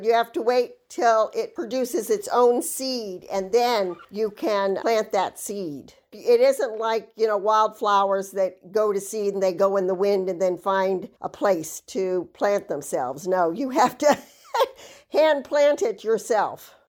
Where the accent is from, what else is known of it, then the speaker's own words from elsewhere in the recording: East Coast, United States; I grew up on the East Coast, and I hated artichokes.